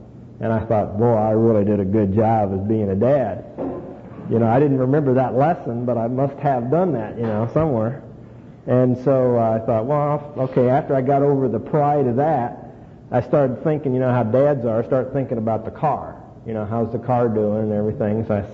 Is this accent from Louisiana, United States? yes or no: no; Little Rock, Arkansas, United States; also born or lived in Washington, D.C.; I'm from Little Rock, Arkansas.